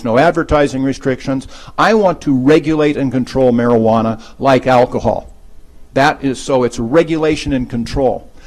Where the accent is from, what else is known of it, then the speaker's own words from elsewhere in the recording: California, United States; In fact, I'm from California. I am here to tell you that marijuana is the largest cash crop in the state of California.